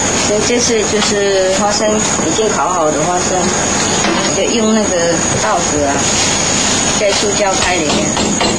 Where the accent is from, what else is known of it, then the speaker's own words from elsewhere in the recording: Vietnam; 还记得啊，我们越南人就叫豆腐皮